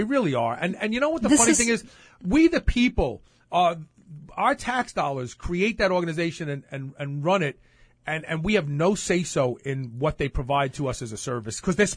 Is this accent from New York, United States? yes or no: yes; Brooklyn, New York, United States; also born or lived in Queens; And I was from Bed-Stuy, Brooklyn, so really the first 14 years of my life I was black. So I only became white for a while when I moved to Queens.